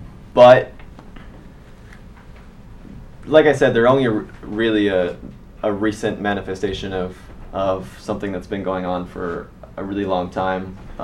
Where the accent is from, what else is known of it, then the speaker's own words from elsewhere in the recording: San Diego, California, United States; the best way that I can talk about it is growing up in San Diego. You have this border here.